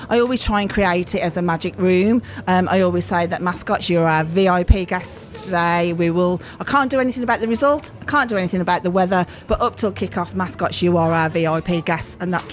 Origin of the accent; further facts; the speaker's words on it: Cannock, West Midlands, United Kingdom; Well, we're local people ourselves. We come from Cannock, so we're local people.